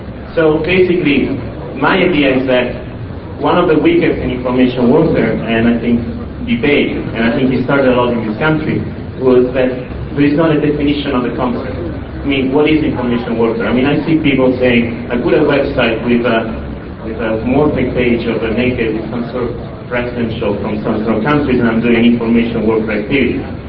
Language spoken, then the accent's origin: English; Italy; English is a second language; As you can hear from the accent, I'm actually not from Britain, but I'm actually from Italy